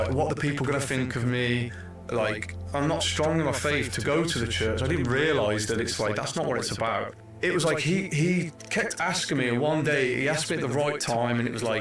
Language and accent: English; England, United Kingdom; I'm from England.